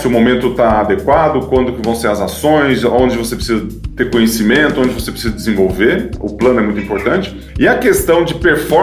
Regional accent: Ituverava, São Paulo, Brazil; porque sou lá de Ituverava, interior de São Paulo.

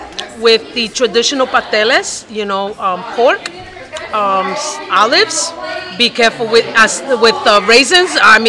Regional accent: Bronx, New York, United States; I am from the Boogie Down Bronx.

